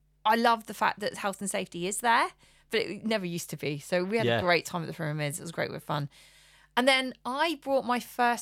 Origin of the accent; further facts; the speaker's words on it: Portsmouth, South East England, United Kingdom; Yeah, I'm from Pompey. Can you tell?